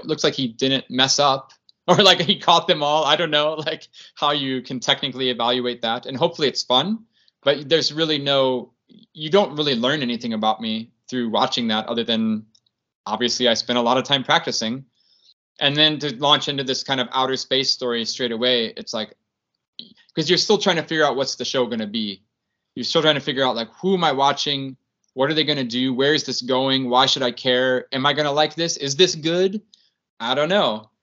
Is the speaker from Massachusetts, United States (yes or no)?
no; Ohio, United States; Like, I started juggling when I was 8 years old and I grew up in Ohio.